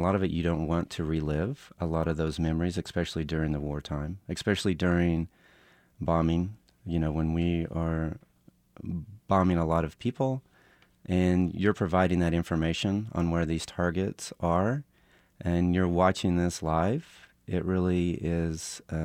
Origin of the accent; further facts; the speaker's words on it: Oklahoma, United States; I'm originally from Oklahoma. The economy was kind of bad.